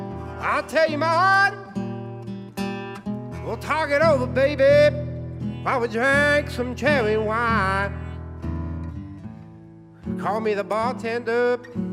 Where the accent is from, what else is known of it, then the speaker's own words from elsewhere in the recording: Lexington, Kentucky, United States; born there; I was born here in Lexington.